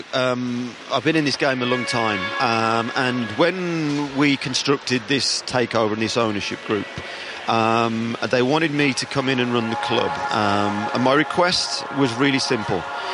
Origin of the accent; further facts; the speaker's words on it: West Midlands, United Kingdom; accent: Black Country; You may just pick up the twang in my accent. I was 16 years at West Bromwich Albion. I'm a black country boy.